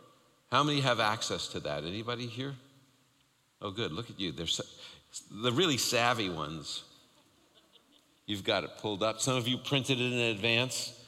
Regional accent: New York, United States; When I heard that Jesus Christ means Jesus the Messiah, as a Jewish kid growing up in New York, I'm like, oh, you mean he's Jewish?

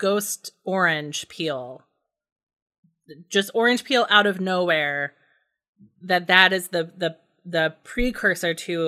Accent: Indiana, United States; every single thing in that book that's scary is what was scary about growing up in Indiana in the 80s, which is where I grew up.

